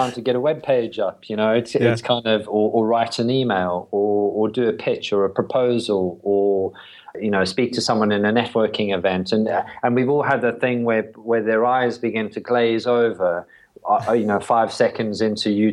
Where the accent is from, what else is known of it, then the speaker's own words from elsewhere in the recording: South Africa; born there; Yeah, sure. I was born in South Africa.